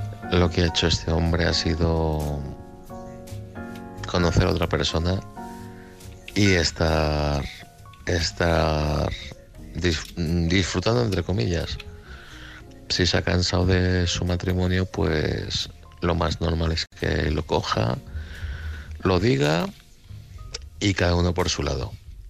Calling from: Madrid, Community of Madrid, Spain; de Madrid.

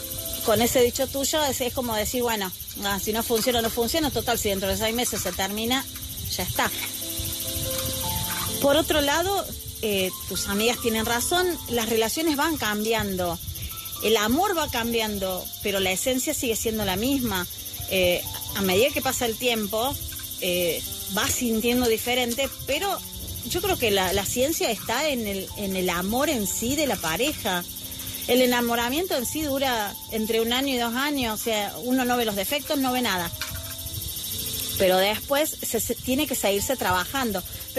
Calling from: Argentina; desde Argentina.

